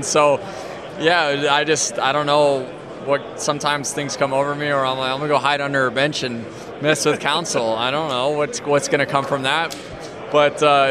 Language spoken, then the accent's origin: English; St. Petersburg, Florida, United States; born and raised in St. Pete, had a chance to play for the Rays.